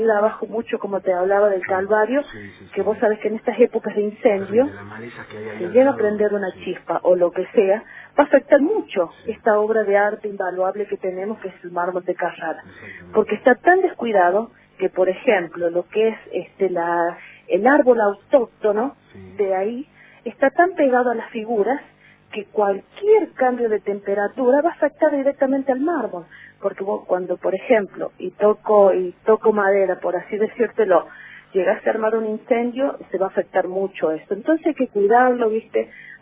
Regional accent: Villa de la Quebrada, San Luis, Argentina; de mi pueblo, de Villa de la Quebrada.

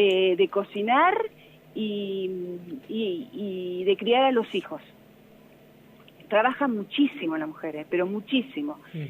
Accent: Argentina; Somos tan los argentinos, tan egos, que pensamos que nos conocen.

